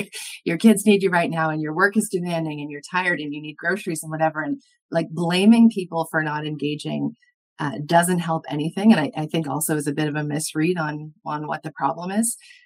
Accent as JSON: {"language": "English", "region": "London", "country": "United Kingdom", "said": "this is just speaking as like a citizen, as a Londoner, as somebody who I'm sure is not alone in this city"}